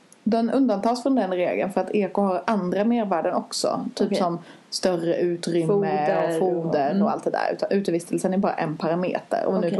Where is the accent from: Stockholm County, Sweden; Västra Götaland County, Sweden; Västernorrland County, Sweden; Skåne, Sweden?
Skåne, Sweden; För jag kommer från Skåne.